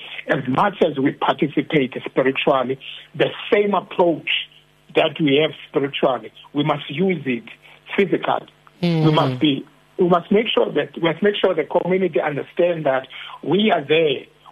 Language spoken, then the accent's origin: English; South Africa; first language Xhosa; But we discriminate to each other as South African. If you are a Sotho-speaking person, I can't listen to you because I'm a Xhosa-speaking person.